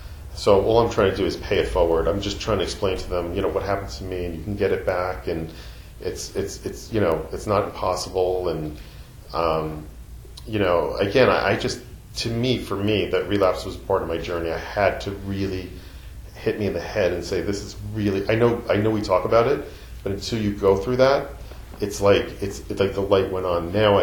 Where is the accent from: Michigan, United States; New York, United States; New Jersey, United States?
New Jersey, United States; And I grew up in North Jersey. I'm down in Central Jersey. So I have a whole different life down here than I had up there.